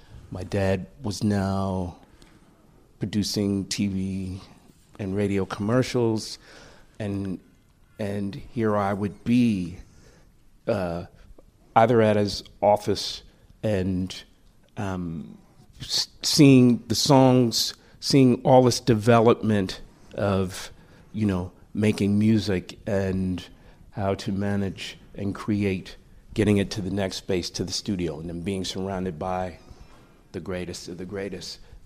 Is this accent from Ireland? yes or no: no; Brooklyn, New York, United States; Felt like it was the first language I was speaking growing up in Brooklyn and just in New York